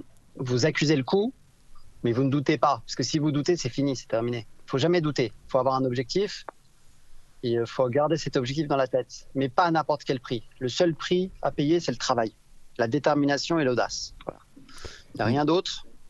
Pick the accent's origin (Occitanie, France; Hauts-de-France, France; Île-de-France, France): Île-de-France, France; Paris; born there; je suis né pas très loin d'ici. Hein. Je suis né à la Salpêtrière, moi.